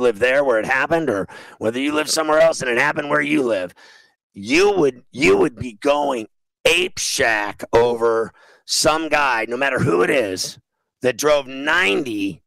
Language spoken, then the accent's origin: English; Pittsburgh, Pennsylvania, United States; one of my buddies went there that I grew up with in Pittsburgh.